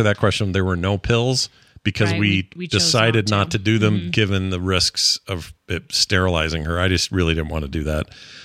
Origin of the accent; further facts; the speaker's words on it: Zimbabwe; I'm from Zimbabwe and I have South African aunts and uncles and grew up there.